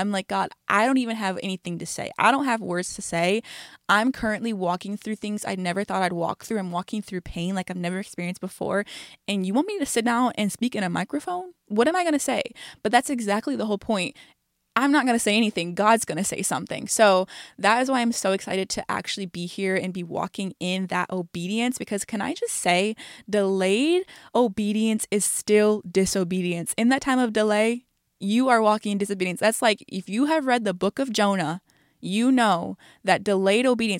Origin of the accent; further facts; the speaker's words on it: Michigan, United States; I am 25 years old. I am from Michigan, right outside the Detroit area, and I love Jesus.